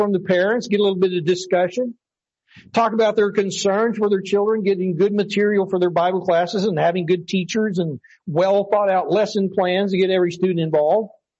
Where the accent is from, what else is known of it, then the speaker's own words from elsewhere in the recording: Arkansas, United States; I remember growing up in Arkansas, I used to hear A.W. Goff talk about preacheritis.